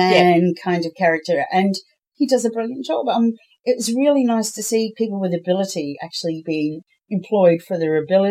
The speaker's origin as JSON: {"language": "English", "town": "Belfast", "region": "Northern Ireland", "country": "United Kingdom", "said": "Because it's made, it's actually made in Belfast. That's where I come from. And most of them talk like us over here."}